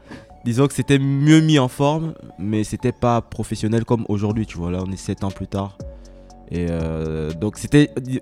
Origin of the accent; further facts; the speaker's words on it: Gabon; now in France; Du Gabon.